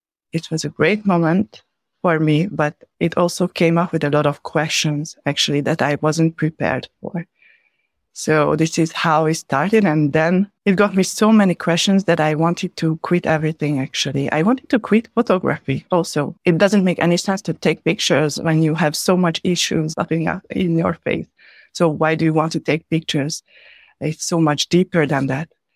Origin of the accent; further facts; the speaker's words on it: Hungary; moved away as an adult; now in France; As you said, I'm Hungarian. I was born in Hungary and I came to France because of my studies.